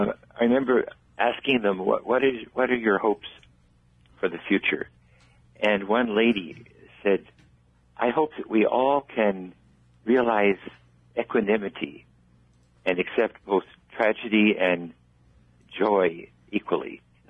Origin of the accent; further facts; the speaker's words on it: Oklahoma, United States; You know, I grew up in Oklahoma. I'm an Okie.